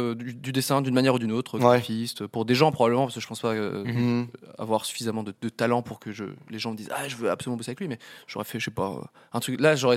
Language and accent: French; Romania; French is a second language; Je parle pas français peut-être, n'hésite pas à me corriger, moi je suis roumain.